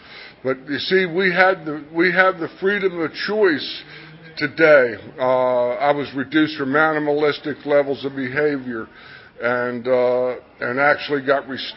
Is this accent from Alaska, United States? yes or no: no; Catonsville, Maryland, United States; I'm from the West Side area, Free State region, Catonsville, Maryland